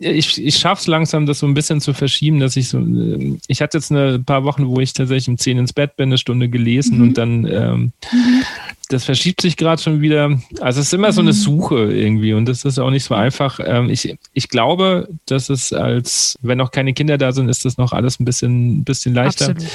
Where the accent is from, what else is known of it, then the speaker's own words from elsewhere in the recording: Aschaffenburg, Bavaria, Germany; Weil ich komme ja eigentlich aus Aschaffenburg